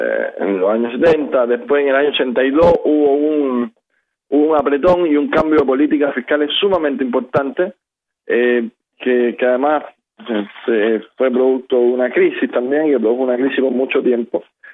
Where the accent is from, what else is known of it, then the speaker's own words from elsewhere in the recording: Chile; este año viviendo acá, y que también soy chileno